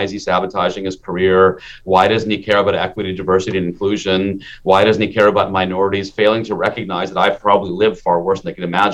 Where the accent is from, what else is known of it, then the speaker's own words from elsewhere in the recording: Minnesota, United States; I was a kid in Minnesota in the 1970s, and being an Indian, I could pass for Black, I could pass for Native American, I could pass for Mexican, I could pass back for Muslim, pass for Arab.